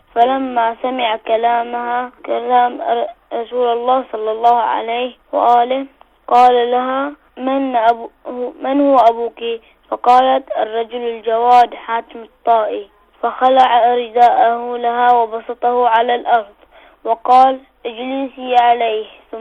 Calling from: Bahrain; من البحرين

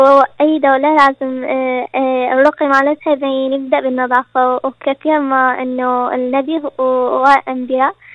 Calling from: Sweden; السلام عليكم، … من السويد.

